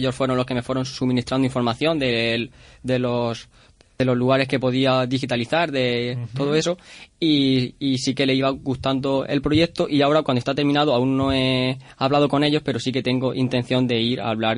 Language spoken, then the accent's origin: Spanish; Moratalla, Region of Murcia, Spain; Sí, efectivamente, porque yo soy de Moratalla.